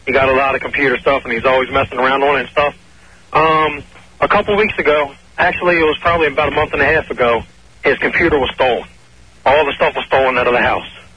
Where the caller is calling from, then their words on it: Waldorf, Maryland, United States; I'm calling from Waldorf.